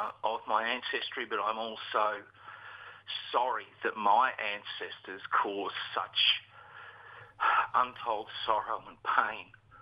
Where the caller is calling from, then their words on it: Endeavour Hills, Victoria, Australia; Calling from Endeavour Hills. Melbourne, Victoria.